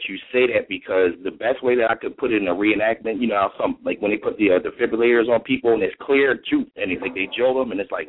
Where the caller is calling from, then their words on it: Philadelphia, Pennsylvania, United States; I'm calling from Philadelphia, PA.